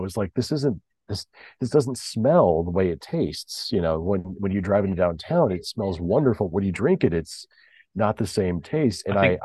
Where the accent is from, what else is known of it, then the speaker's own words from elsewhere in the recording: Kansas City, Missouri, United States; So these days, honestly, in my area, my hometown of Kansas City, Missouri, there is a large number of excellent coffee shops and locally roasted beans.